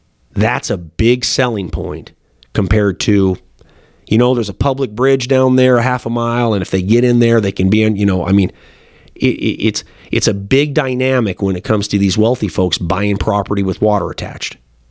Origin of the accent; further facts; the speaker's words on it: Montana, United States; born there; I mean, you know, I was born in Carbon County.